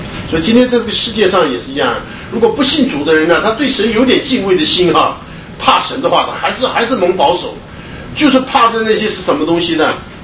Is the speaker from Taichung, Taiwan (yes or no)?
yes; Taichung, Taiwan; 我记得小的时候啊，我那时候住在台湾啊，台中，我看过那个落雷啊，我们台湾人讲那个落雷很可怕啊。